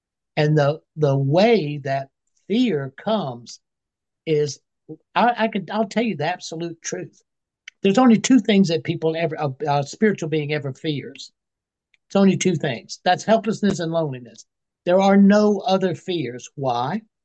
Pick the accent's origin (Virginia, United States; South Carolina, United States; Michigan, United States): South Carolina, United States; You know, I'm from South Carolina. Hell, everybody goes to hell where I come from.